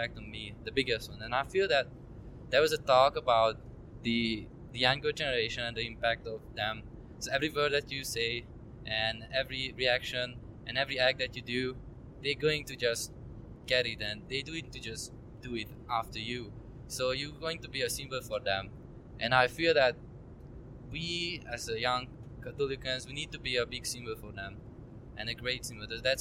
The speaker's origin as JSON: {"language": "English", "country": "Hungary", "second_language": "English", "lives_now": "United States", "said": "I came from Hungary, but I'm studying at St. Vincent."}